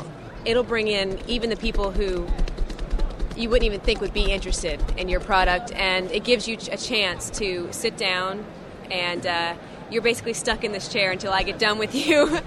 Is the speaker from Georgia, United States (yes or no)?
yes; Atlanta, Georgia, United States; now in North Carolina, United States; Okay, well, I am from Atlanta, Georgia. I live in North Carolina